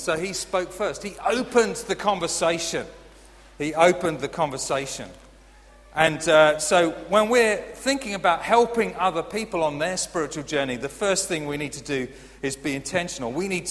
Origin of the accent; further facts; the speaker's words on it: United Kingdom; We're British, aren't we, many of us here today?